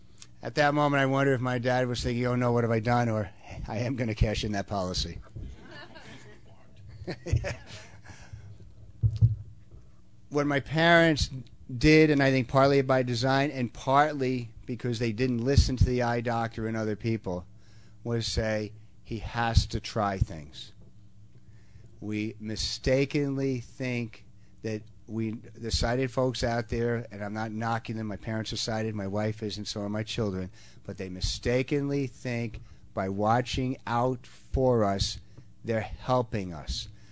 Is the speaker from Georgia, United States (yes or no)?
no; Massapequa Park, New York, United States; But I remember growing up originally, I was from Long Island, Massapequa Park, anybody knows where that is?